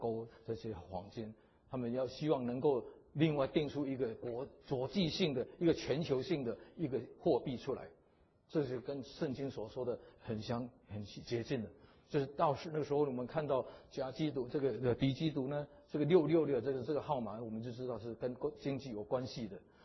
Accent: China; 我们是中国人

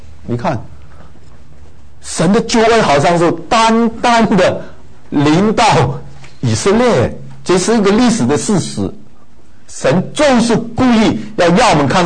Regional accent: China; 我们中国民族其实啊，真的非常的，可以说是比犹太民族比较起来，可能我们觉得我们比犹太人还好一点。

